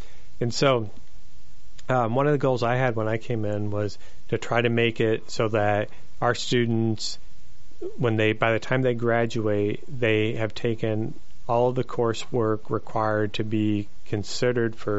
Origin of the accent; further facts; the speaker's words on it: Missouri, United States; I grew up in Pulaski County, Missouri. I've been all over the country, but I grew up in Pulaski County, which is near where Fort Leonard Wood is here, so in the Ozark region.